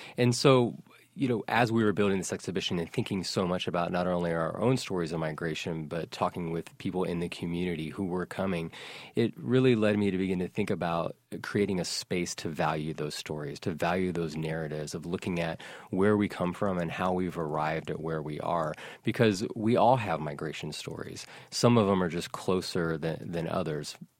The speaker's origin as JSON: {"language": "English", "region": "Virginia", "country": "United States", "tie": "born there", "said": "And I spent the first 5 years of my life here in the United States. I was born in Virginia."}